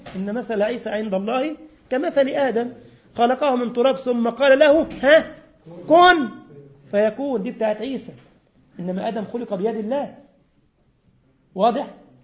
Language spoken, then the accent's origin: Arabic; Egypt; عندنا في مصر بيدقوه كده بيقولونه أخضر كده